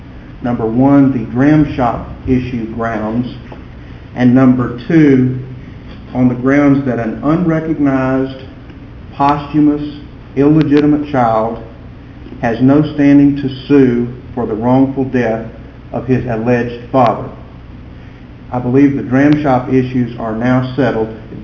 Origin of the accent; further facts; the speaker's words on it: McAllen, Texas, United States; from McAllen, along with Ramon Garcia of Edinburgh.